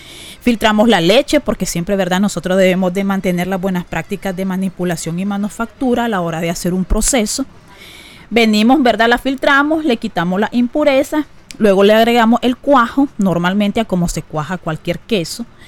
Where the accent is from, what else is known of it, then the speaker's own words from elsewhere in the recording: Nicaragua; Nosotros, ¿verdad?, como nicaragüenses siempre somos bien, nos gusta conservar nuestras tradiciones